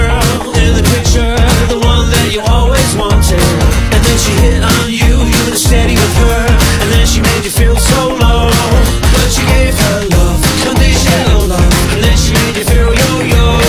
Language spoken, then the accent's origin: English; New Zealand; sound of my voice because I'm a Kiwi trying to make it rapping internationally.